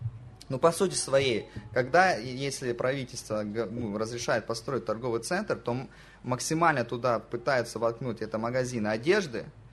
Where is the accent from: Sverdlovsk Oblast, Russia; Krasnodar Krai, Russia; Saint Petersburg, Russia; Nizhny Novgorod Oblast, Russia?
Krasnodar Krai, Russia; Krasnodar; Вы знаете, я из Краснодара, в регионе там тоже очень много торговых центров построили.